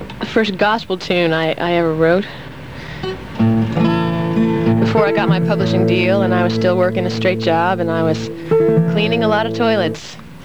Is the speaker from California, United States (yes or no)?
yes; Los Angeles, California, United States; also born or lived in New York; now in Nashville, United States; But also, I'd lived in Los Angeles. You know, I grew up there. Actually, I was born in New York, and I'd visited there since.